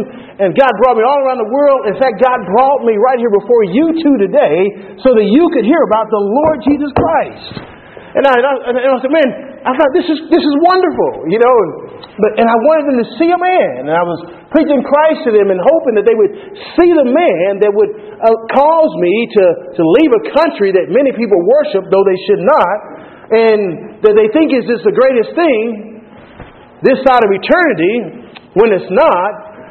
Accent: Texas, United States; So told them where I was from Texas originally.

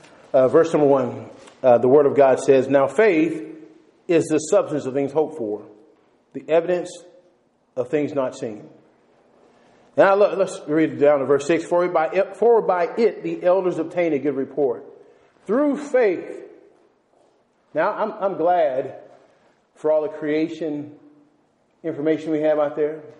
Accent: Texas, United States; born or raised there

